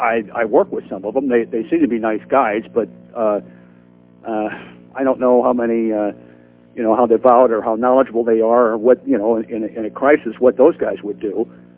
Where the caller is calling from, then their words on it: Washington, United States; Washington.